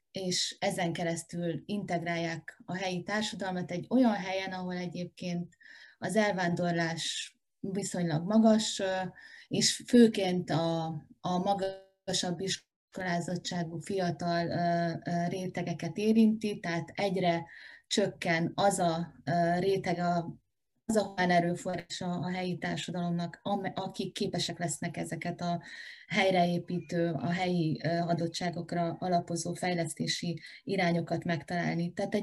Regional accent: Mezőtúr, Jász-Nagykun-Szolnok, Hungary; én Mezőt úr vagyok, innen származom

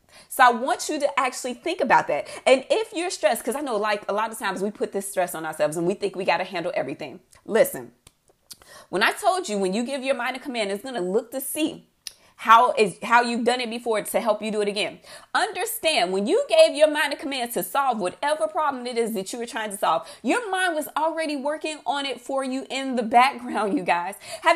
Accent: Chicago, Illinois, United States; Y'all, I'm from Chicago, okay? My backyard is an alley.

